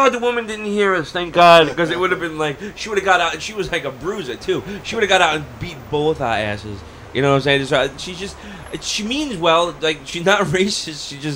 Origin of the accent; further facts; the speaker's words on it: Canarsie, New York, United States; I grew up in Canarsie. Now, Canarsie, when I grew up, is Italian, Irish, Jewish. Now, it's predominantly a black neighborhood. My parents still live there